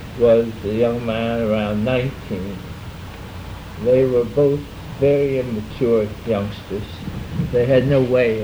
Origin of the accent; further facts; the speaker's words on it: Winchester, Pennsylvania, United States; Well, I was born in Winchester, Pennsylvania, which is southeast of Philadelphia by 20 miles. I was reared by my grandmother and grandfather